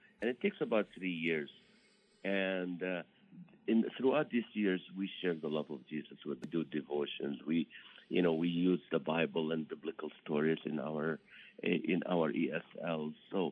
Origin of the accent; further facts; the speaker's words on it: Kuwait; moved away as an adult; also born or lived in Nazareth, Israel; now in Toledo, United States; I was born in the Holy Land in Nazareth, Israel. And when we were 3 years old, I was 3 years old, we moved, the family moved to Kuwait. And I went to school in Kuwait